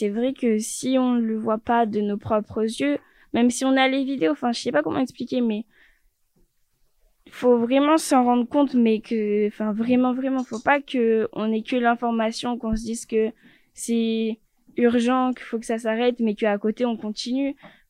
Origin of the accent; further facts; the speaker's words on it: France; alors que ça vaut de l'or chez nous en France, aux États-Unis et tout.